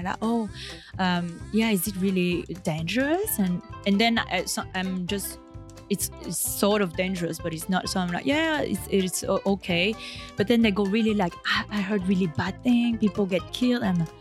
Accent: French Polynesia; oh, it's okay, I come from Tahiti. So then I'm like, my family's okay, they're in Tahiti.

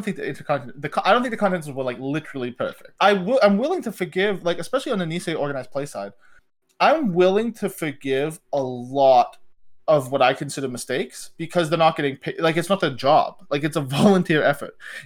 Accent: Canada; And I bring up I'm Canadian, we get talking about Canadian television.

